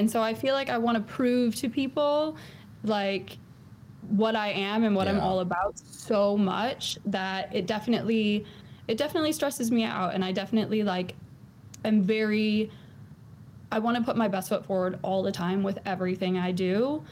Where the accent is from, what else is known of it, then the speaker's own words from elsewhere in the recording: United States; because I'm married to another DJ, because I'm American, I feel like so much is against me already.